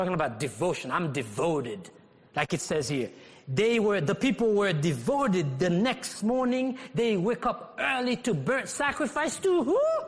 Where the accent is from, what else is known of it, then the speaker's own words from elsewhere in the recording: Haiti; I even growing up in Haiti, it's just like there was this saying or this mindset